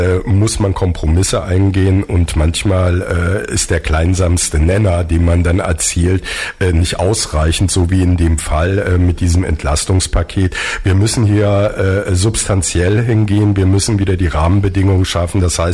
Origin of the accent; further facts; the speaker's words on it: Potsdam, Brandenburg, Germany; Und wir als Potsdamer haben es ja mitbekommen.